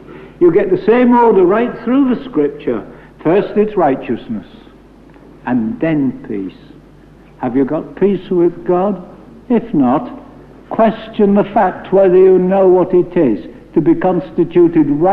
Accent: Yorkshire and the Humber, United Kingdom; But can I say, as a Yorkshireman, pretty bluntly, do get your teeth into the peace offering and eat it.

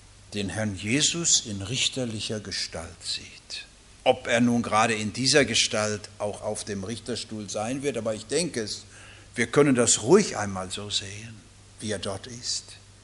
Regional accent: Baden-Württemberg, Germany; Gibt es hier im Westfalen ganz genau wie bei uns in Baden-Württemberg, nicht?

